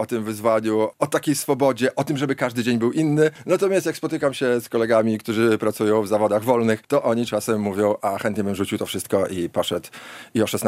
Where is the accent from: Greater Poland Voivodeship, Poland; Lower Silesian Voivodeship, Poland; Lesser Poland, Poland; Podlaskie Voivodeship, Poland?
Podlaskie Voivodeship, Poland; Białystok; jestem białostoczaninem